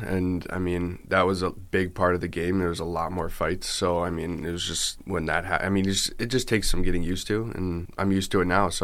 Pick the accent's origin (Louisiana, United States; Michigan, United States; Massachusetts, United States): Michigan, United States; Detroit; I mean, I'm from Detroit. I gotta go with the Wings